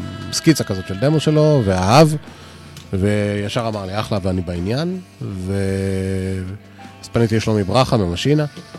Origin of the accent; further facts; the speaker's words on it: Ramat Gan, Tel Aviv District, Israel; אני גדלתי ברמת גן